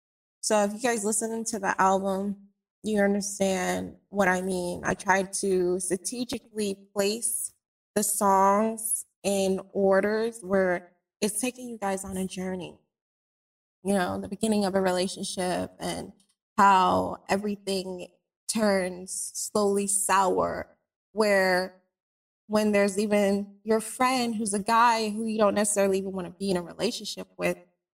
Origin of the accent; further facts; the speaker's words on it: Jamaica; because I am Jamaican